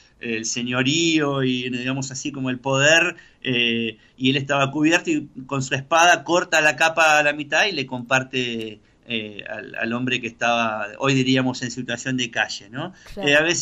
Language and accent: Spanish; Argentina; en nuestra historia como argentinos